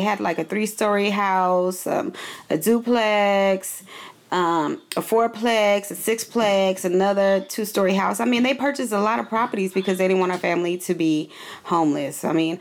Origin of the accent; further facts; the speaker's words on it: Oakland, California, United States; So a large chunk of my life, I grew up in West Oakland. And, you know, I had some beautiful, beautiful memories on that block.